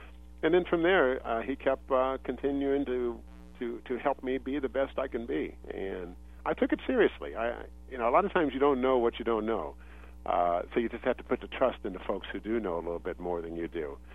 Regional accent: Sacramento, California, United States; I grew up in South Sacramento

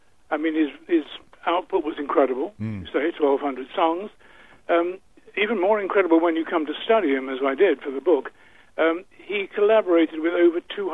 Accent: United Kingdom; being a Brit, there are one or two Brits who might be in this league

